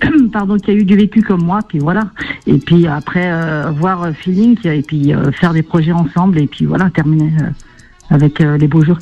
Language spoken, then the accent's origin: French; France; born there; Alors moi, je suis divorcée, 57 ans. Je suis algérienne, je suis née en France. Je fais 1m62, châtain, grands yeux.